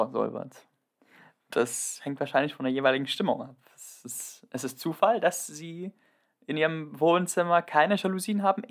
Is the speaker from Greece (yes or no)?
yes; Greece; ich komme aus Griechenland, ich bin zweisprachig aufgewachsen, ich fühle mich in Deutschland genauso wohl wie in Griechenland